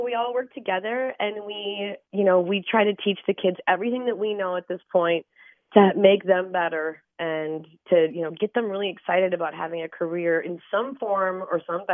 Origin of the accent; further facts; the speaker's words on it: North Dakota, United States; So I grew up in the Badlands of North Dakota. If anybody's ever been there, there's a little place called Medora that is kind of a tourist town.